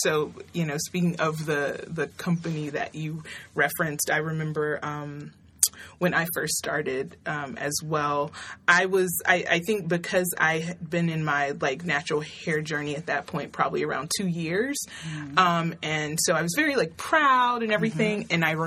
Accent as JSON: {"language": "English", "town": "Nashville", "region": "Tennessee", "country": "United States", "tie": "born or raised there", "said": "because I grew up in the South, in Nashville, Tennessee."}